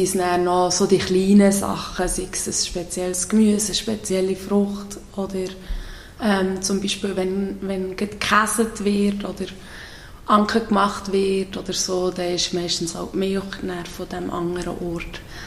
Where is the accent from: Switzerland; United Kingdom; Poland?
Switzerland; Solothurn; ich bin in der Nähe von Solothurn aufgewachsen und schon als Kind auf diesen einen Hof. Genau, der Kreuzplatzhof in Bonnigen.